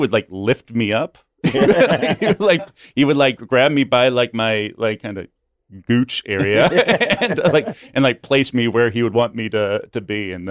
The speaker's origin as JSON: {"language": "English", "town": "Kansas City", "region": "Missouri", "country": "United States", "tie": "born or raised there", "said": "I am from Kansas City, so I am a huge, huge Chiefs fan."}